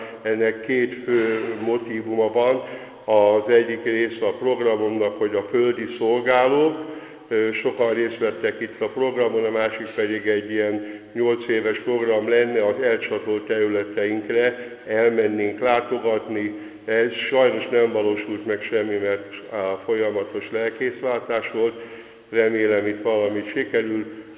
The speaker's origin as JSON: {"language": "Hungarian", "region": "Budapest", "country": "Hungary", "tie": "born there", "said": "Budapesten születtem 55.12.29-én. Több mint 20 éve költözött a családom Soroksára."}